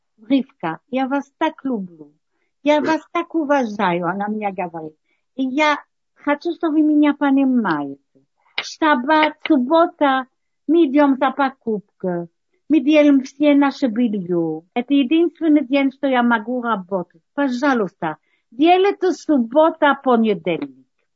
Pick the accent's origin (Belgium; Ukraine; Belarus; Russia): Belgium; Russian is a second language; now in Israel; Я пришла из Бельгии